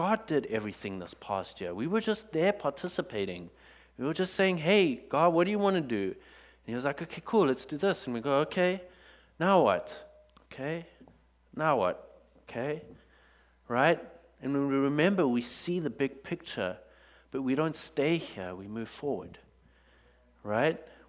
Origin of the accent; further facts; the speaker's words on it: South Africa; they only found out later that I was from South Africa. And then most people just tell me I'm from Australia